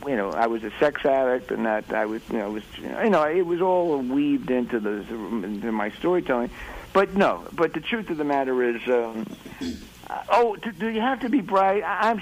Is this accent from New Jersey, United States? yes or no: yes; New Jersey, United States; also born or lived in New York; I lived on the East Coast, and I was born in New York, raised in Jersey.